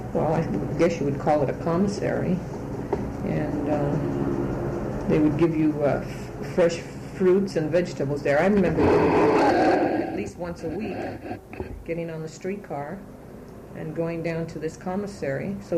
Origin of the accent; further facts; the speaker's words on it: San Francisco, California, United States; moved away as an adult; now in San Diego, United States; I was born in San Francisco on October the 18th. 1918, and I lived there until I was 18 years old when I moved to San Diego.